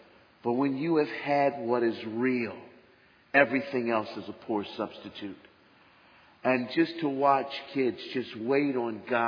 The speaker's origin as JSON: {"language": "English", "town": "Philadelphia", "region": "Pennsylvania", "country": "United States", "said": "I'm Philadelphian, remember, and no matter how badly the 49ers might have been doing at that time"}